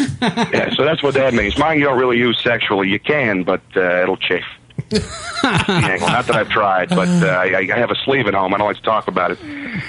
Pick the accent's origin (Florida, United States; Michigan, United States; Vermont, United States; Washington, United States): Florida, United States; hey, I'm from Florida, too. I'm surprised I haven't met her.